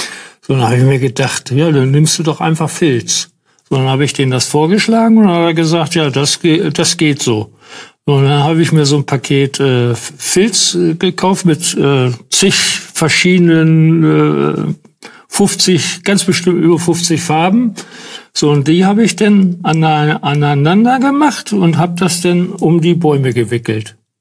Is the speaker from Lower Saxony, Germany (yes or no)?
yes; Hänigsen, Lower Saxony, Germany; born there; In der Nähe von der ehemaligen Kreisstadt Burgdorf. So, und da, ich bin in Henigsen geboren. Ich bin in unserem Haus, was man mal damals gebaut hat, geboren, 1952.